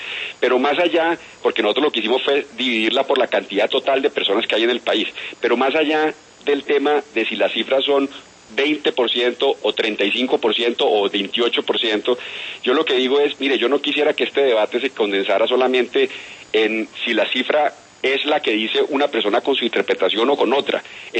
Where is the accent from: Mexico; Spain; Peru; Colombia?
Colombia; No solamente aquí en Colombia, sino que también exportamos gota a gota nosotros, los colombianos